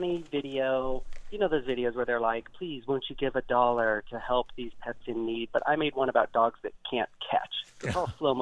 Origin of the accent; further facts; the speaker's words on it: Sigourney, Iowa, United States; A little bitty town called Sigourney, Iowa.